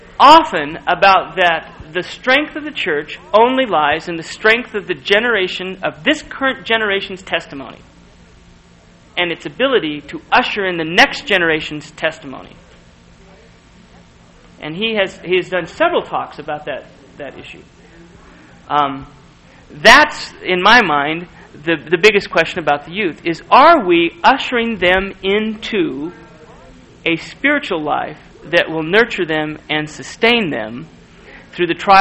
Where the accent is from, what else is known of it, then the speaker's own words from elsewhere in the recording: Las Vegas, Nevada, United States; also born or lived in Tucson; There were Mormon kids around. Well, I grew up in that environment, and I must tell you that in the 5 years I lived there, before I went to college at BYU, Las Vegas grew